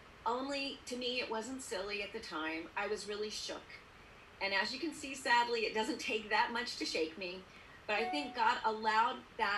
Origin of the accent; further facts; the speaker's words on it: Texas, United States; because I'm from Texas and I have a genetic marker that I have to make chili at least once a week